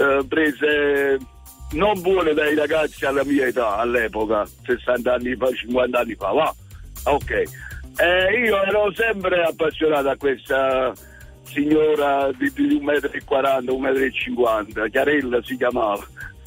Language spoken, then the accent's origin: Italian; Naples, Campania, Italy; No, ho detto, non sono polacco, sono napoletano